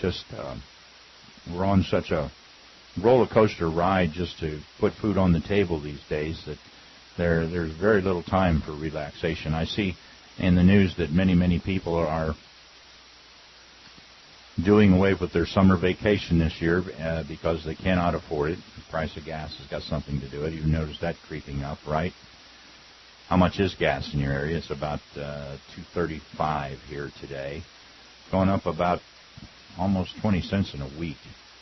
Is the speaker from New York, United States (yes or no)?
no; Ohio, United States; I was born and raised in Ohio, and I remember when I was a kid, early on, that a lot of the old blue laws were still in effect